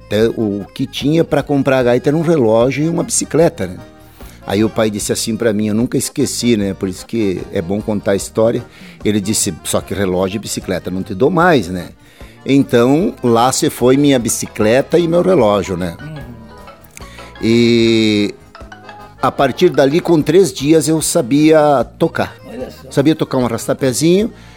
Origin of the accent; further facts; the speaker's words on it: Campo Erê, Santa Catarina, Brazil; meus avós vieram de lá e vieram para Erechim. De lá, então, vieram para Campo Herê, e eu tenho consciência que cresci em Campo Herê, Santa Catarina. Ali eu cresci, ali eu estudei.